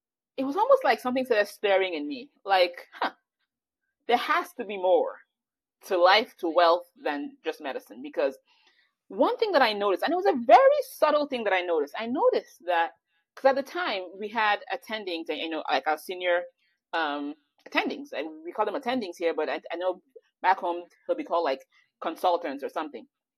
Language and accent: English; Nigeria; now in United States; I guess I was born and raised in Nigeria